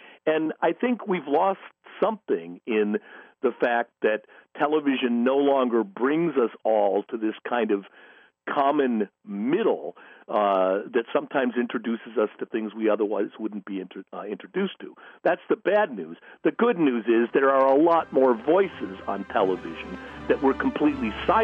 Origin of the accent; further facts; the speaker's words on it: Midwest, United States; I grew up in the Midwest, and primetime ended at 10.